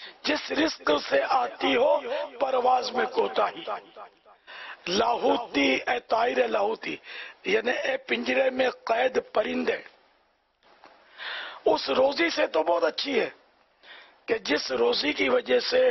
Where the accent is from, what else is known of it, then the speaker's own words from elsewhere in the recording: Karachi, Sindh, Pakistan; born there; اور پھر میں کراچی میں پیدا ہوا، پہلے حیدرآباد میں اترے ہمارے ماں باپ، وہاں کچھ عرصہ رہے، پھر کراچی میں میری ولادت ہوئی.